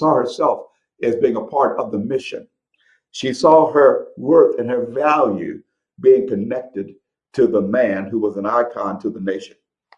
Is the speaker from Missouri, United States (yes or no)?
yes; St. Louis, Missouri, United States; I'm from St. Louis, and the Gateway Arch is there.